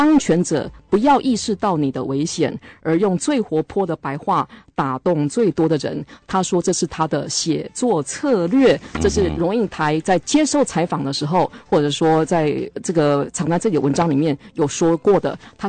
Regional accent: Taiwan; 我们是台湾人，我们清楚台湾历史没有啊

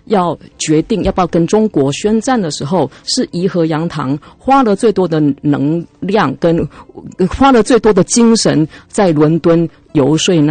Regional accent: Taiwan

